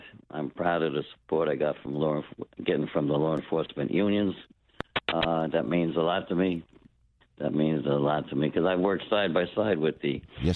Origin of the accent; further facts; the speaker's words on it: Woodside, New York, United States; Well, I live in Queens my whole life. I grew up in Woodside. And then spent the last 30 years in Richmond Hill.